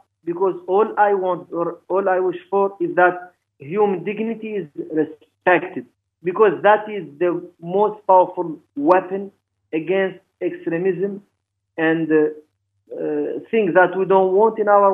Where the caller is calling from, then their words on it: Mauritania; And I'm sending here from Mauritania so much love to my brothers and sisters in the Global Village